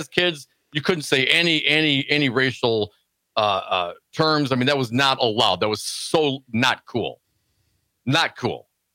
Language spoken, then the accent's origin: English; Madison, Wisconsin, United States; growing up in you know, Madison area, Wisconsin.